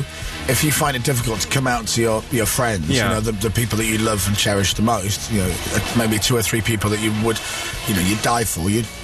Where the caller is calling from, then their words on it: Derby, East Midlands, United Kingdom; from Derby.